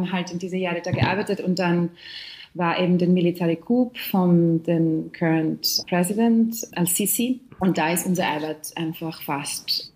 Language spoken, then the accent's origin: German; Calabria, Italy; Also, ich komme aus Süditalien.